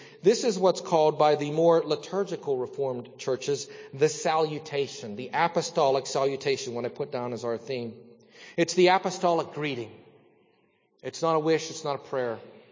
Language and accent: English; Saltsburg, Pennsylvania, United States; We lived at the point where I was born in Salzburg.